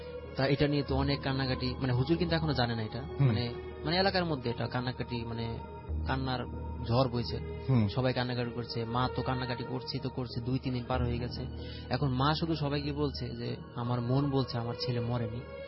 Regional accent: Mirpur, Dhaka Division, Bangladesh; এসেছি মিরপুর থেকে।

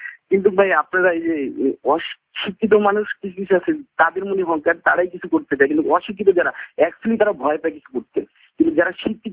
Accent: Rajbari, Dhaka Division, Bangladesh; আমার home district হচ্ছে আমাদের জন্য হচ্ছে ঢাকা, আমার বাড়ি হচ্ছে রাজবাড়ি

